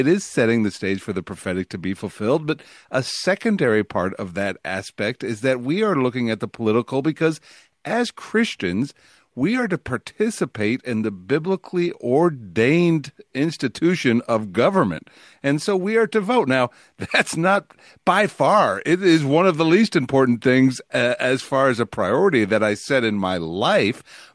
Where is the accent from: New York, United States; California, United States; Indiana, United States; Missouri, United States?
New York, United States; New York City; you and I grew up in New York City, Jimmy.